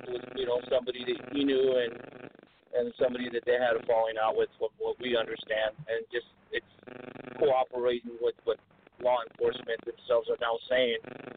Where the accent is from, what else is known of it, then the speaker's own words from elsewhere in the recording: Washington, United States; We're from the Pacific Northwest up here in Washington State.